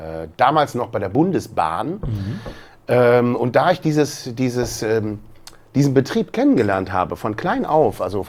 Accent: Cologne, North Rhine-Westphalia, Germany; born there; accent: Kölsch; Weil ich aus Köln komme, gebürtig.

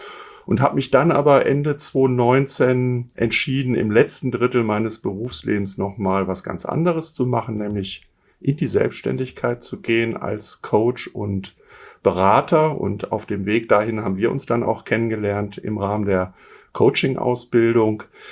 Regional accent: Essen, North Rhine-Westphalia, Germany; ich bin geboren und aufgewachsen in Essen

